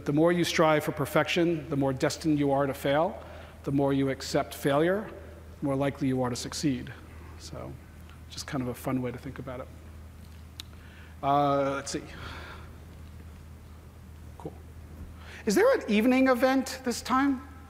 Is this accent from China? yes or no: no; Seattle, Washington, United States; And everybody that hears we're from Seattle, they just go, why? What are you doing here?